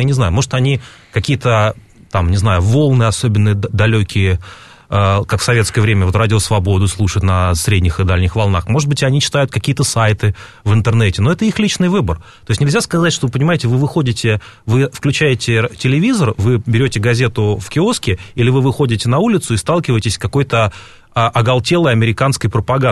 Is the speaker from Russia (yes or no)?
yes; Russia; born there; я родился в России, я живу в нашей стране, я намерен здесь и дальше жить.